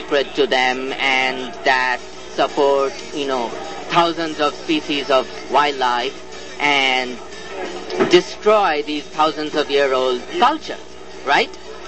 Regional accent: India; A few words about myself. I come from India

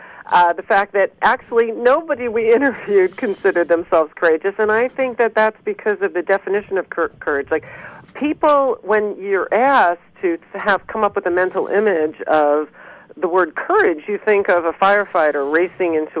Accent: Brooklyn, New York, United States; now in California, United States; I'm originally from New York, from Brooklyn.

